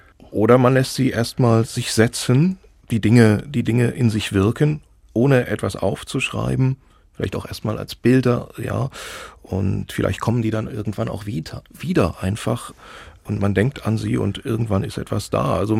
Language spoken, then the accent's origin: German; Oberndorf, Thuringia, Germany; also er hat sich mit der Chronik des Dorfs, Oberndorf, wo ich aufgewachsen bin, beschäftigt